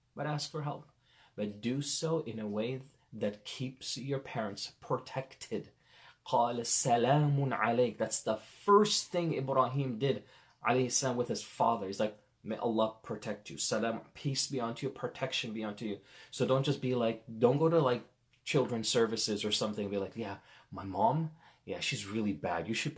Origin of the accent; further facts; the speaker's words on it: Toronto, Ontario, Canada; also born or lived in Medina; A lot of people think I'm from India or Pakistan. I'm not. I'm actually West Indies. My parents are Guyanese. I was born in Medina. I grew up in Toronto. So I speak zero Urdu, zero. It's just Arabic and English.